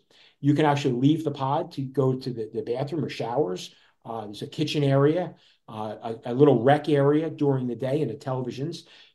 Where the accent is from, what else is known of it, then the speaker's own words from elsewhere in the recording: New Jersey, United States; this fellow grew up 15 miles from where I grew up in South Jersey